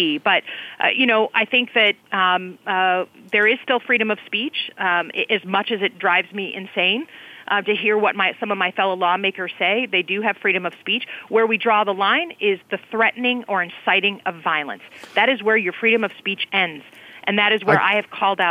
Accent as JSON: {"language": "English", "region": "Michigan", "country": "United States", "said": "I do, and certainly I'm from Michigan."}